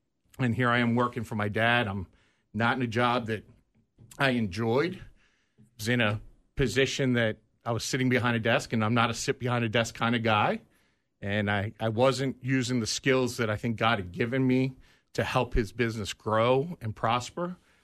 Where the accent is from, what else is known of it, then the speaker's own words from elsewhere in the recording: Ocean City, Maryland, United States; So I grew up in Ocean City, Maryland, beach town. Grew up surfing, skating.